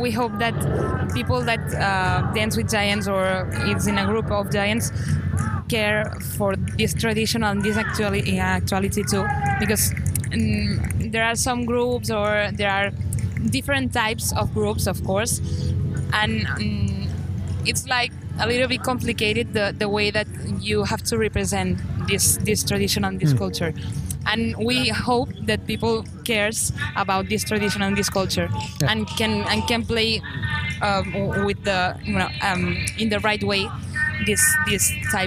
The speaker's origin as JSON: {"language": "English", "town": "Badalona", "region": "Catalonia", "country": "Spain", "said": "I'm naturally from Badalona. It's next to Barcelona, but I am a Giants dancer from Sant Climent de Llobregat too."}